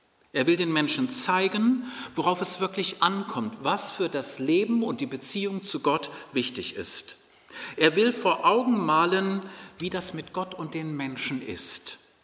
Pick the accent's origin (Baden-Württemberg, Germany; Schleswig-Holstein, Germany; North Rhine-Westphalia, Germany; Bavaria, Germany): Schleswig-Holstein, Germany; Uetersen; Ich komme aus Uetersen. Das liegt nun nicht gerade hier um die Ecke, aber so weit weg ist es nun auch nicht.